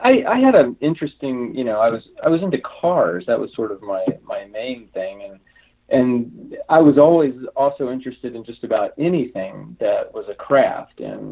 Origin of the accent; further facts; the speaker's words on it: East Coast, United States; now in Ojai, United States; Oh no, I grew up actually on the East Coast, so good thing I didn't stay, right? But I've been in California for, I think, since 1991.